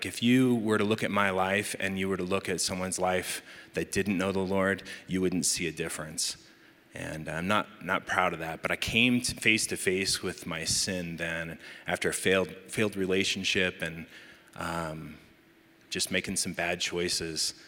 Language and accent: English; Wichita, Kansas, United States; Boy, I grew up in Wichita, Kansas, a long time ago.